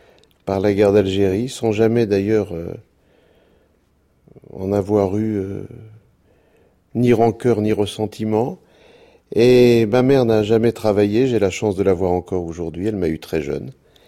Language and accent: French; Versailles, Île-de-France, France; J'ai grandi à Versailles. Alors inutile de vous dire que à Versailles, un garçon, un être humain de sexe masculin, juif pied noir dans les années 60, 70